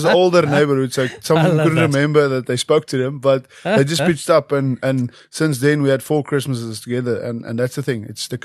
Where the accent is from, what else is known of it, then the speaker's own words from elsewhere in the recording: Ireland; I actually commentate there as well, so they use me as the Irish side. So I have to chat you afterwards just to get a bit of my accent back.